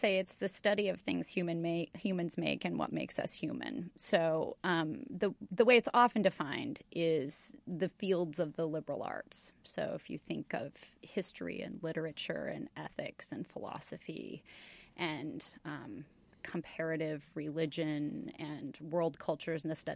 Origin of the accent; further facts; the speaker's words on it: United States; One of the things that I worry about just as a human, as a mother, as an American